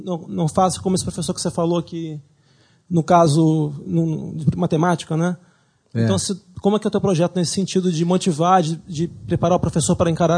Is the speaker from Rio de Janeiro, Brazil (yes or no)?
yes; Rio de Janeiro, Brazil; now in São Paulo, Brazil; E eu sou carioca, eu cresci no Rio